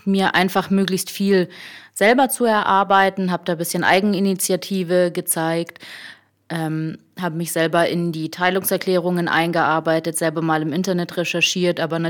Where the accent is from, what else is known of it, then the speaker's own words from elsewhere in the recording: Unterhaching, Bavaria, Germany; Ja, also ich komme aus Unterhaching, bin dort auch zur Schule gegangen, habe dort auf dem Gymnasium mein Abitur gemacht.